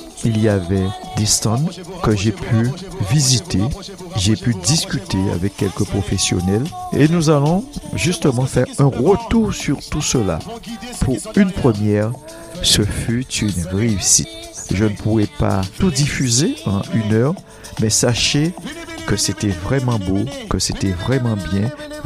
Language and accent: French; Guadeloupe; ce phénomène est de plus en plus présent chez nous en Guadeloupe